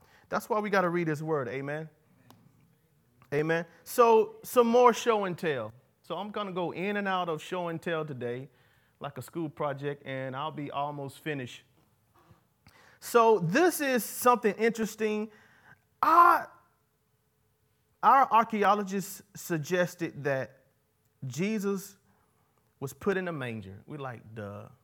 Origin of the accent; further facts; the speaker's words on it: Fafar, South Carolina, United States; so I'm from Fafar, South Carolina, and it's hard for me to think outside of Fafar, South Carolina.